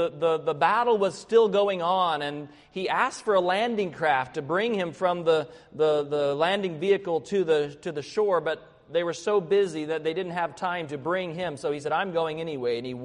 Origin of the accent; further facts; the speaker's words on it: Arkansas, United States; I lived in Arkansas, I grew up in Arkansas, and all I needed to do to raise my stock with the Filipino audience was to remind them that I came from Arkansas